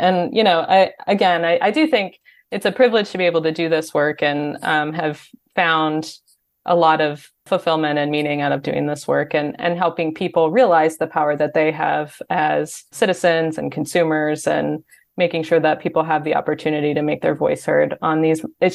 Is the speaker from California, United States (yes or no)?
no; Arizona, United States; now in Portland, United States; I live in Portland, Oregon, but I grew up in Arizona. I went to University of Arizona.